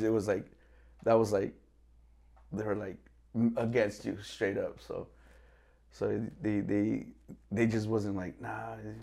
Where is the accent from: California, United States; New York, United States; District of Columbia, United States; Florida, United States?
California, United States; Compton; also born or lived in Lynwood; especially growing up I grew up in Compton, but then I ended up moving to Linwood.